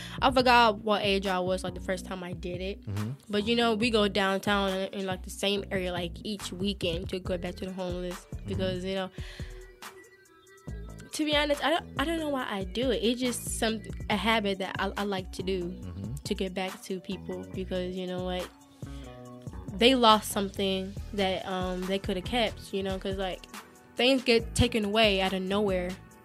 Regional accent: Indianapolis, Indiana, United States; I was an indie because I'm from Indianapolis, Indiana.

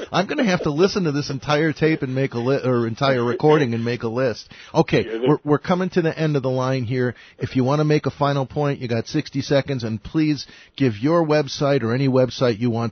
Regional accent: Chicago, Illinois, United States; moved away; What happens, and I'm from Chicago, and one of the reasons I left it was that basically I'm a refugee for the right to keep and bear arms.

